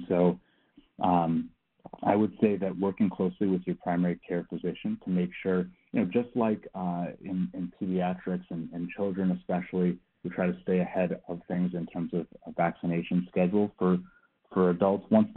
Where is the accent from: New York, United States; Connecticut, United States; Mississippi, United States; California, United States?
Connecticut, United States; So first off, I'm from Connecticut originally.